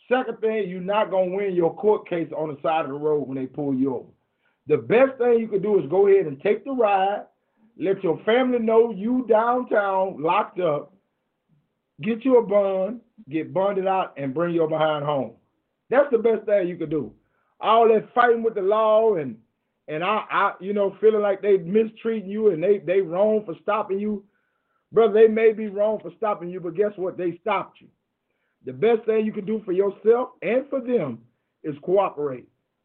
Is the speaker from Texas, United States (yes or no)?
yes; Houston, Texas, United States; I grew up in Southeast Houston, you know, South Park to be exact, straight off Urshwood. I am 51 years old, right?